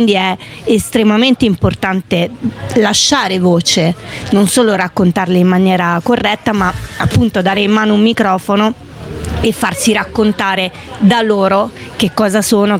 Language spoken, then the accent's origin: Italian; Rome, Lazio, Italy; sono di Roma e faccio politica a Roma per il Lazio.